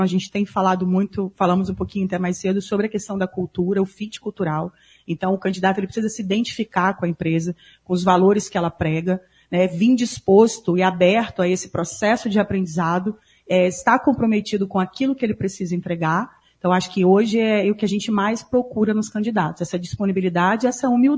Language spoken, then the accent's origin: Portuguese; Rio de Janeiro, Brazil; now in Cascavel, Brazil; eu venho do Rio de Janeiro, mas eu já estava há 4 anos em Cascavel, aqui também no Paraná. Então, assim, a minha experiência no Paraná já são de 5 anos.